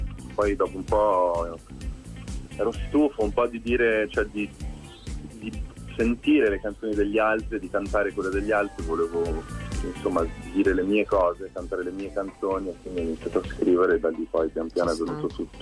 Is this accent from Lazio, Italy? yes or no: no; Trentino-Alto Adige, Italy; now in Milan, Italy; sono un trentino che appunto abita a Milano adesso da un po' di anni